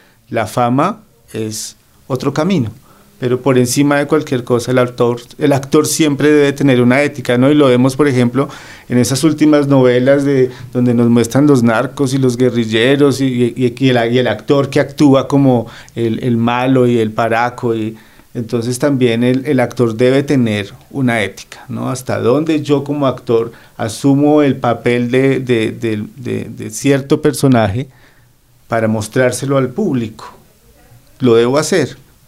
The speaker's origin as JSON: {"language": "Spanish", "country": "Colombia", "said": "nuestras manos mantener viva no solamente una tradición y recopilar una serie de elementos que nos hacen como colombianos"}